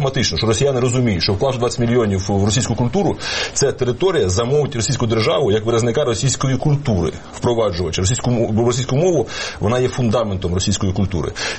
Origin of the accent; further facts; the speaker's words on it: Dnipro, Dnipropetrovsk Oblast, Ukraine; Я з Дніпра, і я українізував сотні людей